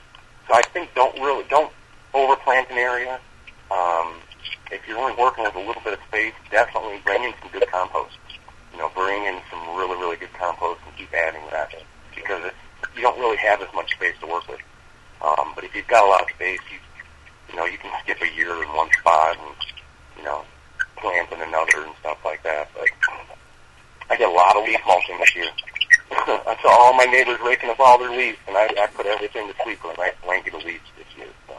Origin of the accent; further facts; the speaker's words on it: Midwest, United States; You know, I grew up in the Midwest, up there by you guys, you know, so we're all corn fed